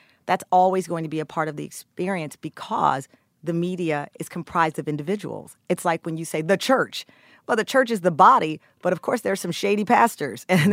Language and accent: English; Texas, United States; Because if I am unapologetically a Black Southern woman, God mm-hmm. bless, I'm from Texas, I say it every 5 seconds